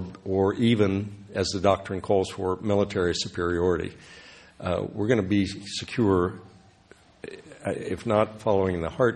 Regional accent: Kansas, United States; And I heard it growing up in Kansas.

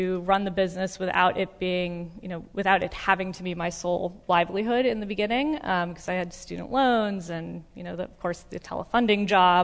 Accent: Florida, United States; moved away as an adult; I grew up in South Florida, and I was moving to Pittsburgh, Pennsylvania, and living in the cold for the first time

